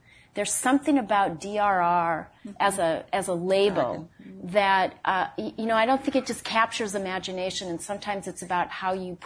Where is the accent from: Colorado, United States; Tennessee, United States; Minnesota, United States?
Minnesota, United States; now in Washington, D.C., United States; here in Washington, D.C., right? As a Minnesotan, I'm appalled, but okay.